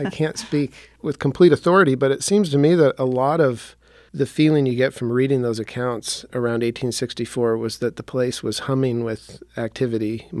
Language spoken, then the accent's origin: English; Montana, United States; when I was in my 20s, I traveled all around the country, and when I would meet people and tell them I was from Montana